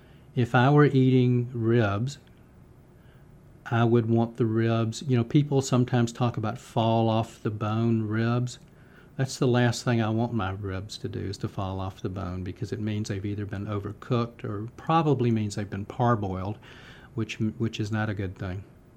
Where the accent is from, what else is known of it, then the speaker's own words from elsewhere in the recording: Decatur, United States; when I was growing up in Decatur